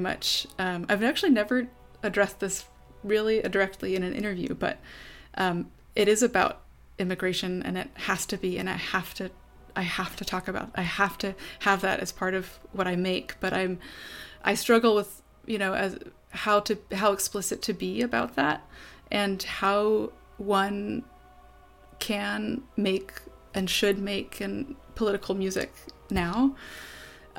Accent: United States; I'm an American composer, so I think about that identity

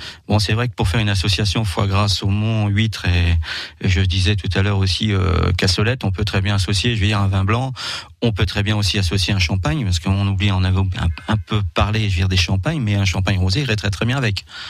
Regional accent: Grand Est, France; le Pinot Noir, c'est un peu un rituel chez nous en Lorraine.

